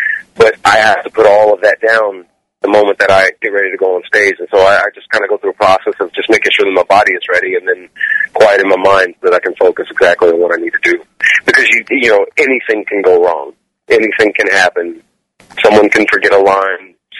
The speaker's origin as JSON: {"language": "English", "town": "Cairo", "region": "Illinois", "country": "United States", "said": "Small little river town in southern Illinois."}